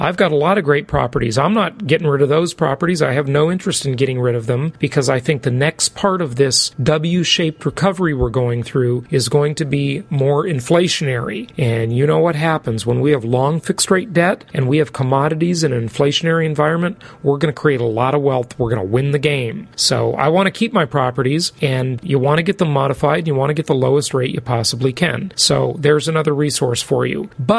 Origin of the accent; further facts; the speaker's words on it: California, United States; One is in Phoenix and one is in my hometown, Orange County, California.